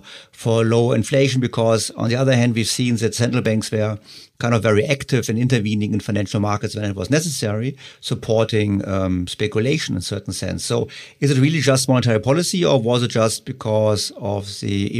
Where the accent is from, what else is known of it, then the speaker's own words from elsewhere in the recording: Germany; so I'm from Germany